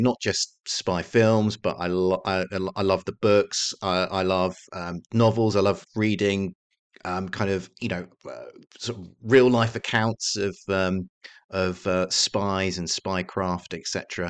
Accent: United Kingdom; I'm British, so I've brought up on James Bond

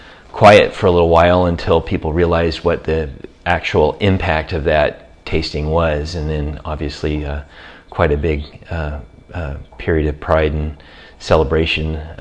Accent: Orinda, California, United States; also born or lived in Oakland; I've spent my entire life in Northern California. I grew up in Orinda, and the family moved here to Santa Elena in 1976.

